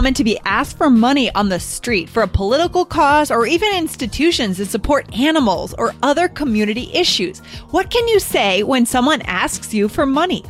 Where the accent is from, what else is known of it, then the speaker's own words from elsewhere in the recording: Cuba; now in United States; I'm from Cuba and I now live in the US.